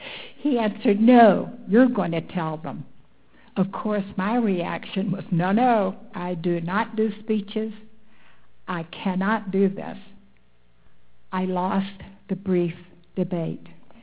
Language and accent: English; Florida, United States; born there; I was born in Central Florida 86 years ago to a hard-working truck and produce farmer, living without electricity or indoor plumbing until I was 16 years old.